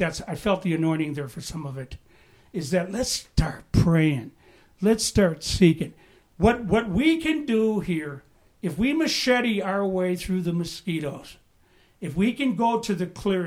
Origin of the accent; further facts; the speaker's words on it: United States; I'm an American, man. I'm an American.